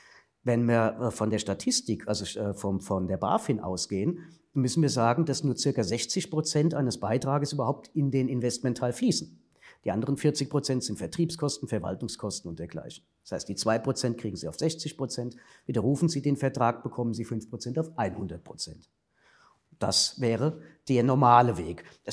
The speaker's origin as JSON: {"language": "German", "town": "Frankfurt", "region": "Hesse", "country": "Germany", "said": "Ja, richtig, ich komme aus Frankfurt."}